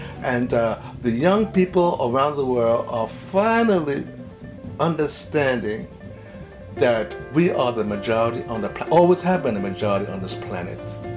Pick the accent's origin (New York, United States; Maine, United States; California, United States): New York, United States; Bronx; I was raised in the South Bronx.